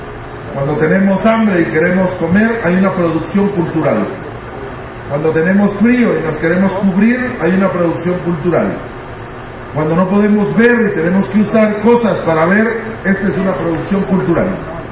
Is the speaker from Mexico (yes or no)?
no; Guatemala; Spanish is a second language; now in La Paz, Bolivia; Lo hice inicialmente en mi idioma, yo soy de Guatemala y vivo ahora en La Paz